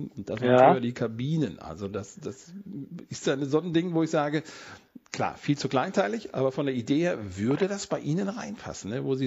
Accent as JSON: {"language": "German", "town": "Warendorf", "region": "North Rhine-Westphalia", "country": "Germany", "tie": "born or raised there", "said": "aber hier in meiner Heimatstadt, also Warndorf, wo ich geboren bin und auch nicht weggekommen bin"}